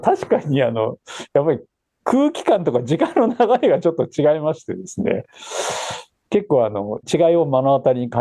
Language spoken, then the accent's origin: Japanese; Hokkaido, Japan; 地元が北海道なんで、